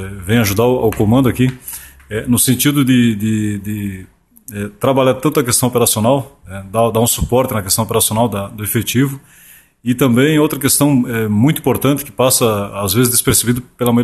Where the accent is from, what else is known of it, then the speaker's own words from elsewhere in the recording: São Valentim, Rio Grande do Sul, Brazil; moved away as an adult; now in Brusque, Brazil; Eu sou natural de São Valentim do Rio Grande do Sul e em 93 eu vim para Brusque trabalhar na Polícia Militar.